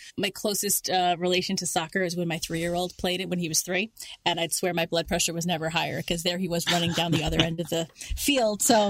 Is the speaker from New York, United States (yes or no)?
yes; New York City, New York, United States; I'm from New York, where we are known for our cynicism, right?